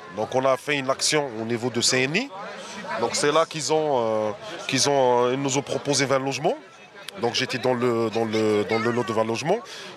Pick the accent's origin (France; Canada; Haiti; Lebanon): France; Je suis français. Ouais. Je suis français. Ma mère elle est française, mon père il est français, mes sœurs elles sont françaises, mes frères ils sont français, donc on est tous français.